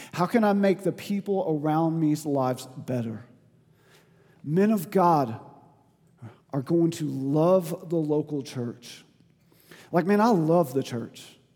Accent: the South, United States; And I was like, that's kind of interesting because I'm from the South and we surf and we call each other dude.

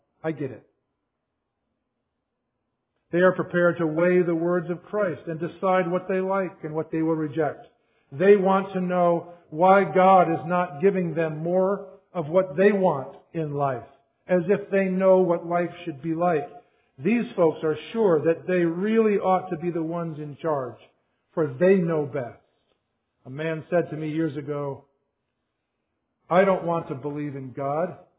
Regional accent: South Dakota, United States; I said, "I'm from South Dakota."

